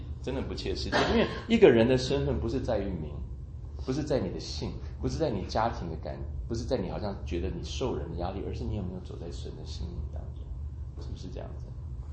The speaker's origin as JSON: {"language": "Chinese", "country": "China", "said": "跟我们中国人比较起来很淡，"}